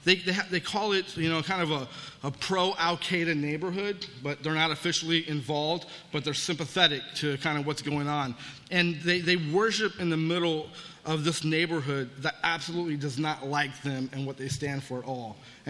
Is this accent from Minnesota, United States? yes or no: no; California, United States; I grew up in California, and church really wasn't part of our DNA.